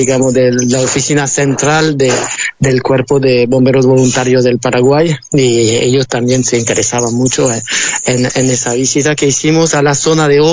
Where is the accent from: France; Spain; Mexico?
France; West; Spanish is a second language; Bueno, del oeste, donde siempre llueve y hace frío.